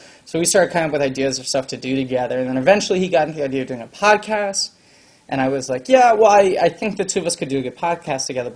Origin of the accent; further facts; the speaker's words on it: New York City, New York, United States; I grew up in New York City.